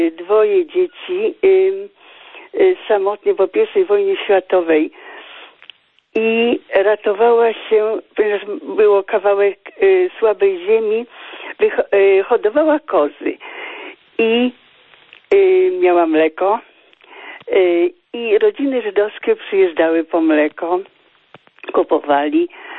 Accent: Łódź Voivodeship, Poland; W poniedziałek byłam na cmentarzu w swoim rodzinnym miasteczku pod Łodzią, tam gdzie się urodziłam i wychowałam.

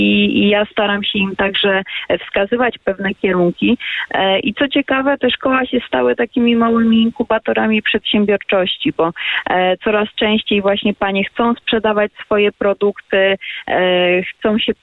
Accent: Kuyavian-Pomeranian Voivodeship, Poland; Ja pochodzę spod Włocławka i nasze województwo jest dla mnie zdecydowanie tutaj oczkiem w głowie.

